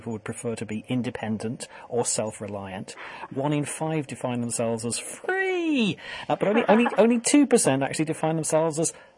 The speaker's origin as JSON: {"language": "English", "town": "Southend", "region": "East of England", "country": "United Kingdom", "said": "I'm not from Boston. I'm from just outside Southend in Essex."}